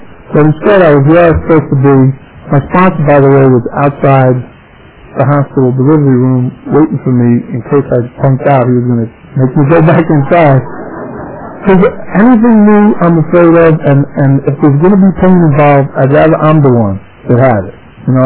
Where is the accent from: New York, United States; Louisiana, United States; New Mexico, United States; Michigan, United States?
New York, United States; Bronx; When I was growing up in the Bronx, my goal in life was not to become a nerd.